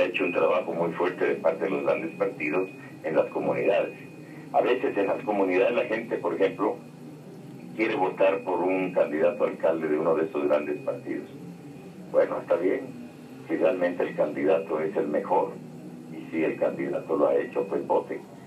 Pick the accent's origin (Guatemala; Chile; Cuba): Guatemala; sino sencillamente en mi punto de vista como ciudadano guatemalteco